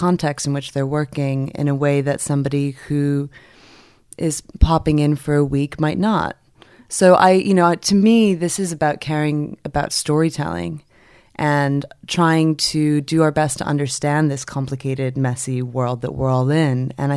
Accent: New York, United States; So I was born and raised in New York.

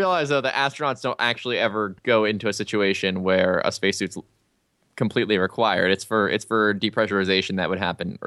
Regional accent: Albuquerque, New Mexico, United States; I'm from Albuquerque, man.

